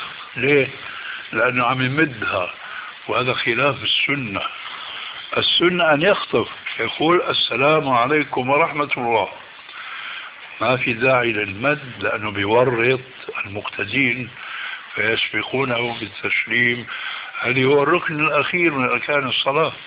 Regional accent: Damascus, Damascus Governorate, Syria; إماما عندنا في دمشق

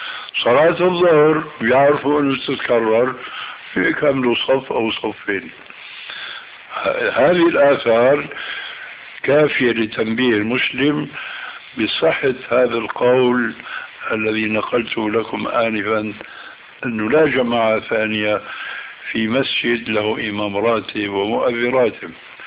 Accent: Damascus, Damascus Governorate, Syria; وانا ربيت في دمشق

